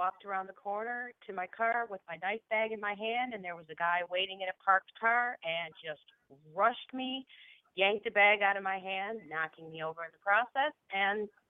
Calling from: Michigan, United States; from Michigan.

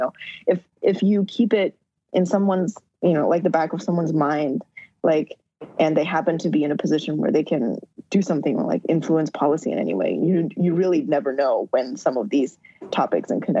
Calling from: Moldova; And, in fact, I'm calling you from Moldova right now.

